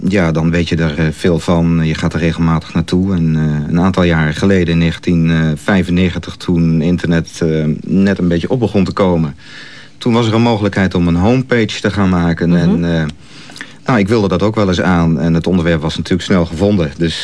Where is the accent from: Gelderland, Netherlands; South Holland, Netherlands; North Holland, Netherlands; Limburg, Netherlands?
Gelderland, Netherlands; Oosterbeek; Ja, ik ben opgegroeid in Oosterbeek. Dat is het dorp waar een groot gedeelte van de slag zich af heeft gespeeld.